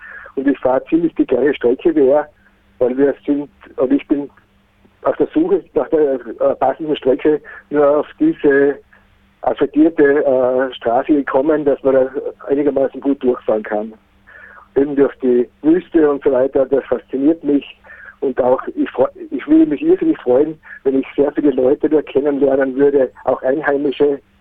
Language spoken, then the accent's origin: German; Styria, Austria; Wie schon gesagt, ich komme aus der Steiermark in Österreich